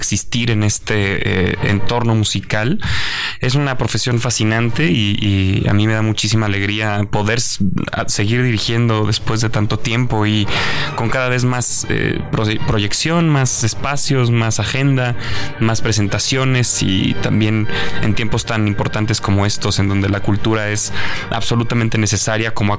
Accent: Guanajuato, Mexico; estaré en Guanajuato, que es mi tierra, soy orgullosamente guanajuatense y tiene 8 años que no dirijo en mi ciudad

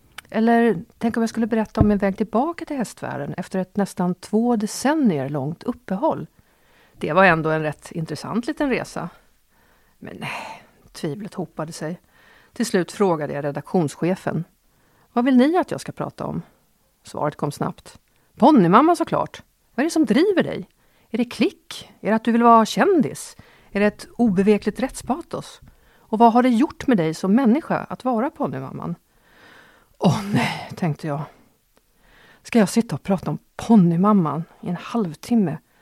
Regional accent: Åkersberga, Stockholm County, Sweden; Jag var enda flickan i en syskonskara på 4 och jag växte upp i Åkersberga på 70-talet.

